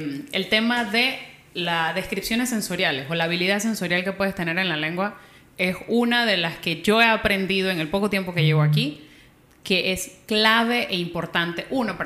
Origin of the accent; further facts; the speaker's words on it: Panama; como ya bien lo dijo Rodrigo. Soy panameña.